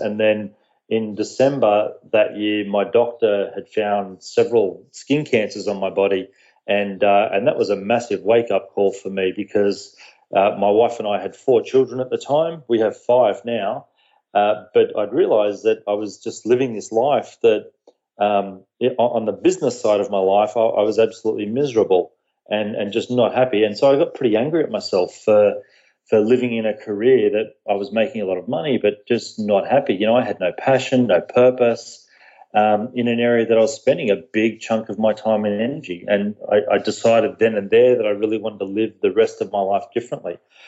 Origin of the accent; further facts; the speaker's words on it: Australia; moved away as an adult; now in United States; I moved to the US about a year ago with my family. So I do live here in the US over on the East Coast. But yeah, born and raised in Australia, mate.